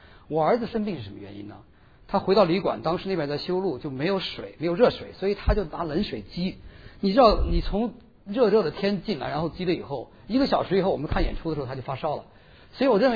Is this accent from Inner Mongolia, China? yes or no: no; Lanzhou, Gansu, China; 我以为没事儿，我是兰州长大的，我一点事儿没有